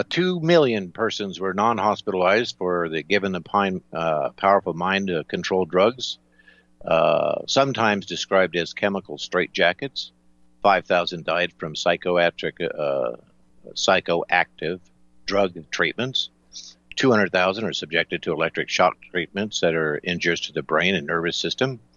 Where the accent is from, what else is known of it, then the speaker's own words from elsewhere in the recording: Las Vegas, Nevada, United States; I remember growing up in Las Vegas.